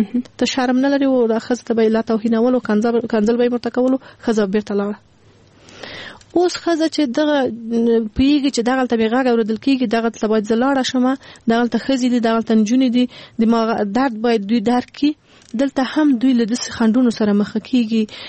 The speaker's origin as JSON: {"language": "Pashto", "country": "Afghanistan", "tie": "born or raised there", "said": "مونږ په اول کې مونږ په خپل افغانستان کې پیدا شوی لوی سی"}